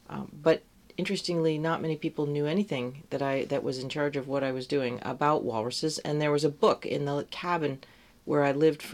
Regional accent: Middletown, Rhode Island, United States; now in Alaska, United States; I was originally from the island of Aquidneck in the fair state of Rhode Island and Providence plantations, from the town of Middletown.

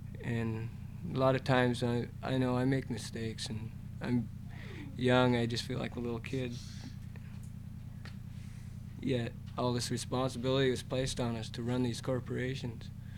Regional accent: Alaska, United States; I'm from Kinnick, near Anchorage. I'm enrolled in a village corporation and Cook Inlet Regional Corporation.

